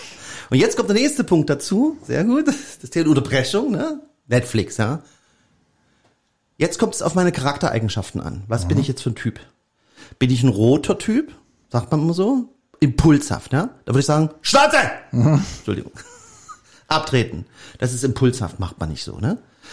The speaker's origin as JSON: {"language": "German", "region": "East Germany", "country": "Germany", "tie": "born or raised there", "said": "Ich bin ja im Osten groß geworden."}